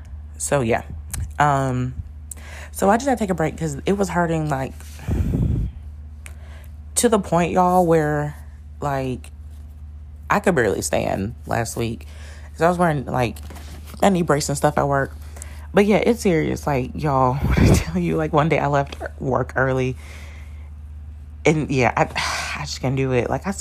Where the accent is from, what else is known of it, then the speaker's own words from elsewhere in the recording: Tennessee, United States; Where are you from? Tennessee.